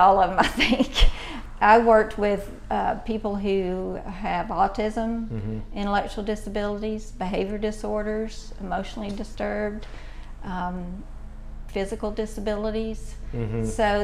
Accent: Cumming, Georgia, United States; Yes, I was born and raised in Cumming.

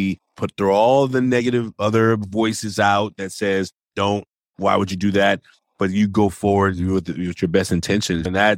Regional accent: Oakland, California, United States; from Oakland, California. I was raised by a single mother.

